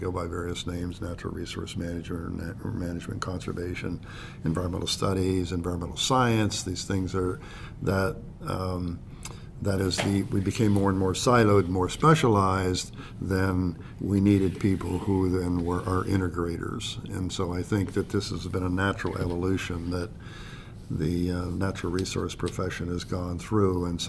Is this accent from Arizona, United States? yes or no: no; Pennsylvania, United States; ended up going to West Virginia University in Morgantown, which was only 50 miles south of my hometown, crossing the border and from Pennsylvania into West Virginia.